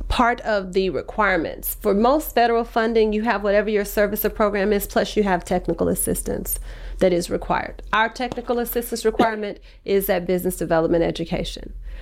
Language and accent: English; Houston, Texas, United States; I grew up in Houston, Texas. So I'm a native Houstonian.